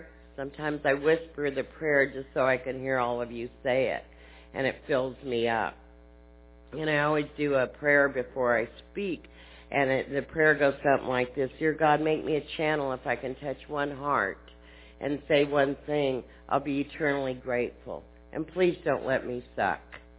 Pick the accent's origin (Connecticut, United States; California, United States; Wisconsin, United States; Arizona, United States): Arizona, United States; Phoenix; also born or lived in Houston; I was born in Houston, and I was raised in Phoenix, and I grew up in Catholic school at St. Agnes